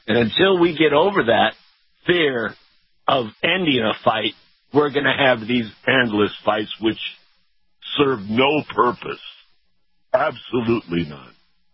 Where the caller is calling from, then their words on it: Tampa, Florida, United States; I'm in Tampa.